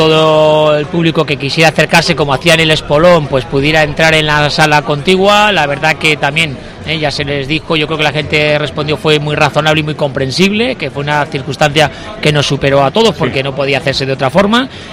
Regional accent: La Rioja, Spain; entre los habitantes de una región como somos los riojanos

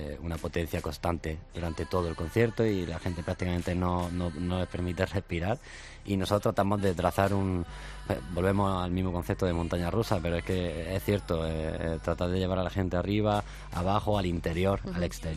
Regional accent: Granada, Andalusia, Spain; Somos cinco amigos de Granada que un día se juntaron en un local de ensayo

